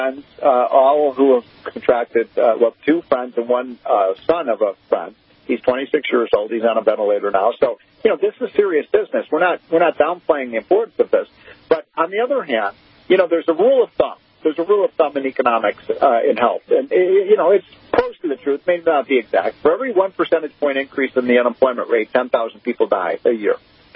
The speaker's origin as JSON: {"language": "English", "region": "Illinois", "country": "United States", "said": "I'm from Illinois. They're shutting down the whole state."}